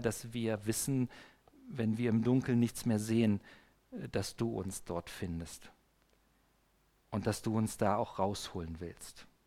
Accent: East Germany, Germany; Ich komme ja aus der DDR, aus dem Sozialismus

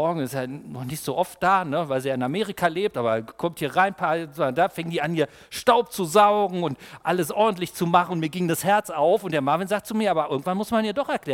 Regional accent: East Germany, Germany; ich bin ja in der DDR aufgewachsen mit den Adventisten der DDR

